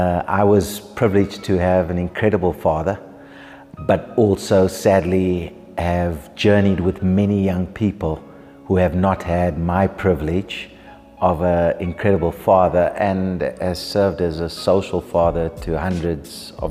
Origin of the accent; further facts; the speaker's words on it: Durban, KwaZulu-Natal, South Africa; I'm from Durban. Durban, born and bred, lived there my whole life.